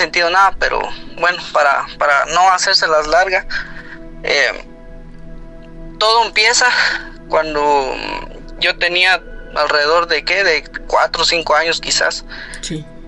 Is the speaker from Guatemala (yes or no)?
yes; Guatemala; now in Tennessee, United States; yo soy de Guatemala, pero ahorita los escucho desde Tennessee.